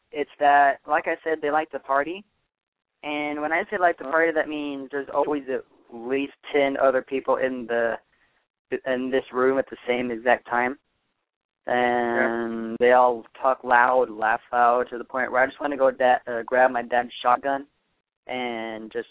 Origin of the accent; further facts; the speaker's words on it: Arkansas, United States; So people are just astonished that I'm from Arkansas. They're like, why don't you have the accent?